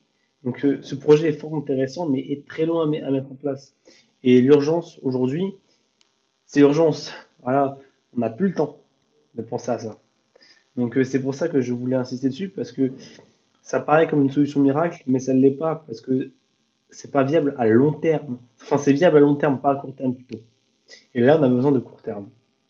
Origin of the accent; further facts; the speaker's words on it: France; il ne faut pas imaginer une forêt comme on l'imagine nous en tant que Français.